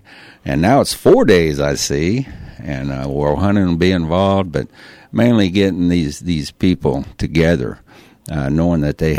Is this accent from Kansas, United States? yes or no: yes; Junction City, Kansas, United States; My father was a veteran, and of course, growing up in Junction City, I met a lot of veterans and friends